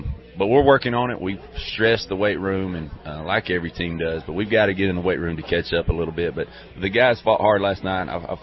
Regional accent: Sparta, United States; Well, I tell you, I'm from Sparta.

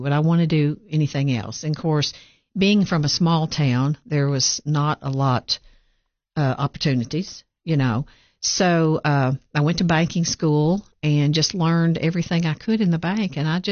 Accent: Tennessee, United States; And I grew up, born and raised in Fentress County, grew up there, got in banking at an early age, 21.

